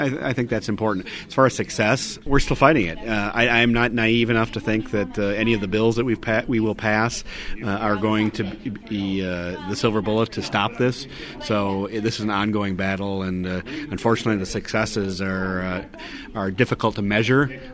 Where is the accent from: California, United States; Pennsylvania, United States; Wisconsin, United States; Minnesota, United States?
Wisconsin, United States; Marinette; I'm from Marinette, population 10,000.